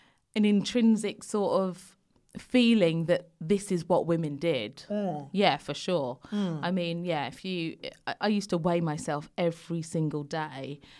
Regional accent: London, United Kingdom; So obviously I grew up in London, but it was predominantly white area then. Mm. It was, you know, I was born in 1980 and I went to a Catholic school.

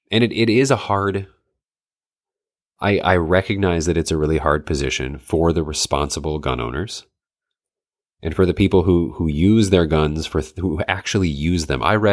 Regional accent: Michigan, United States; I grew up in the North Woods of Michigan, so people, it was hunting, like, that's what you did.

